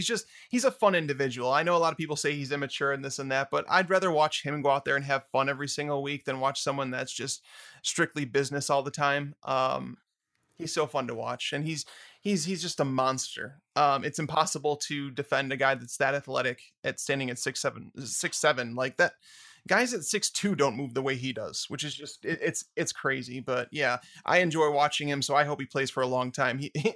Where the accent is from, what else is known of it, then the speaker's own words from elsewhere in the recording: Chicago, Illinois, United States; because I'm originally from Chicago